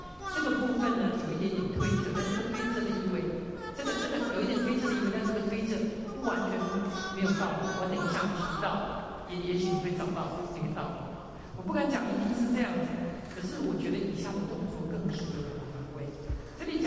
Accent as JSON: {"language": "Chinese", "country": "China", "said": "甚至这个犹太人跟我们中国人一样啊"}